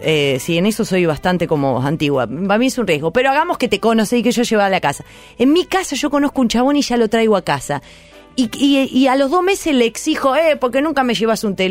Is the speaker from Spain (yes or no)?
no; Boulogne, Buenos Aires Province, Argentina; Yo me crié con pibes en Boulogne, una piba de barrio.